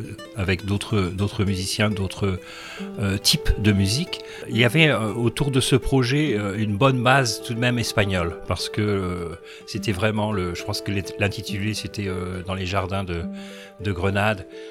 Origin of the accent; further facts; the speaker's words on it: Alençon, Normandy, France; born there; moved away; je suis français, je suis né à Alençon et je suis français, je suis la première on va dire génération née en France puisque mes parents aussi bien mon père que ma mère viennent de l'Andalousie, du sud de l'Espagne.